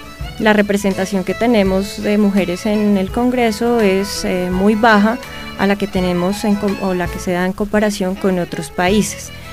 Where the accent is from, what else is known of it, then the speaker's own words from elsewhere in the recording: Colombia; somos ciudadanos del Estado colombiano